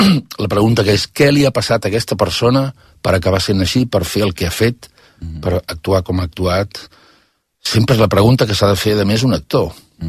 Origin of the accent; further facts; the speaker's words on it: Galicia, Spain; accent: Galician; jo també tinc accent gallec, clar